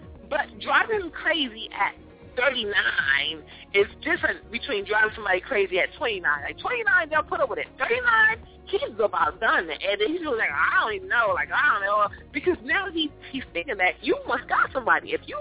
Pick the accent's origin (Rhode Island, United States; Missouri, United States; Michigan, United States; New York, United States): New York, United States; Bronx; now in West Palm Beach, United States; I came a long way from the South Bronx. I'm all the way down here in West Palm Beach, Florida.